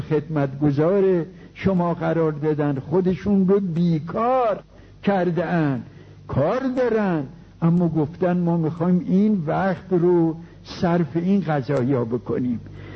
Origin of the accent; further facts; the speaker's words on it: Tehran, Tehran Province, Iran; گفتم ما اهل تهران هستیم.